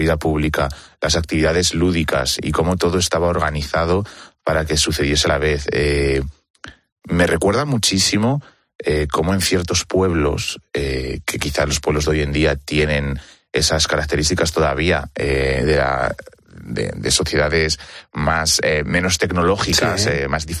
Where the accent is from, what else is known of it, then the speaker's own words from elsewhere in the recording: Castilla-La Mancha, Spain; Yo que vivo cerca de Segóbriga y soy manchego.